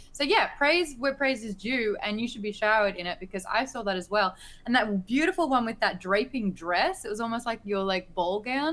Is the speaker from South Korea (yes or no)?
no; Australia; accent: Australian; I want you to hear my overtly Australian accent.